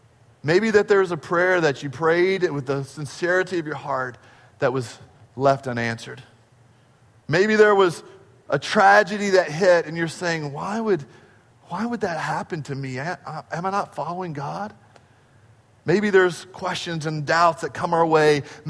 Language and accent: English; Dallas, Texas, United States; Well, you know, we're from Dallas. We don't sound like that at all, right?